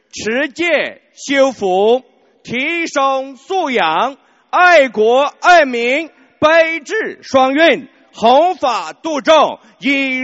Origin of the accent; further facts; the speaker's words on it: New Zealand; 我是来自新西兰的同修